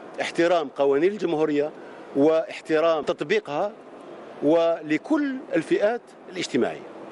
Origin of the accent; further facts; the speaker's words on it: Algeria; هذه الطريقة الوحيدة التي تجعلنا كجزائريين حافظ على كل هذه المكاسب التي تحصلنا عليها إلى يومنا هذا كجزائريين